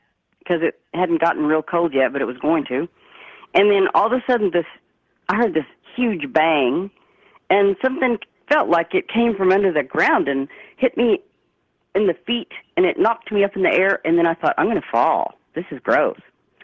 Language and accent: English; Texas, United States; now in Norman, United States; You know, I'm a Texan.